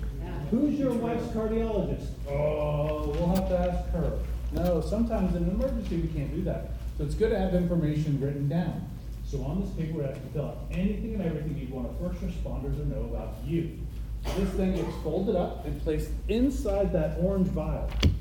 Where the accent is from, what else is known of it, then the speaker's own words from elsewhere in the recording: Ocala, Florida, United States; Like many of you, I'm from up north. I grew up up north in Ocala.